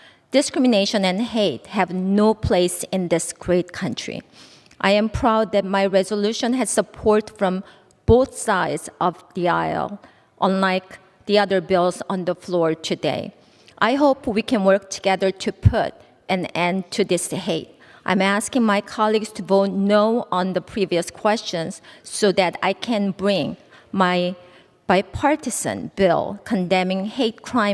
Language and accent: English; Japan; also born or lived in South Korea; now in United States; I was born in Korea and raised in Japan. I'm living my American dream, and I am a proud American.